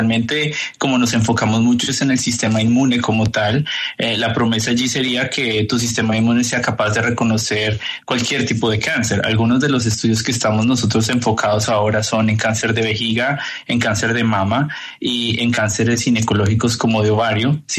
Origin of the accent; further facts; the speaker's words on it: Ibagué, Tolima, Colombia; born there; Yo nací en Colombia, nací en la ciudad de Ibagué